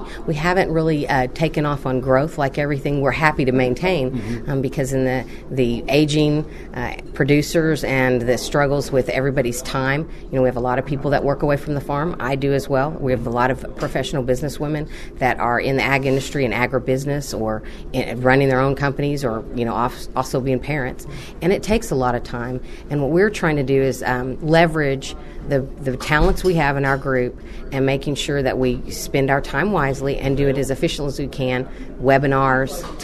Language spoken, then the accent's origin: English; Oklahoma, United States; Well, I'm from Oklahoma, and I'm a third-generation rancher and also a business owner in the state of Oklahoma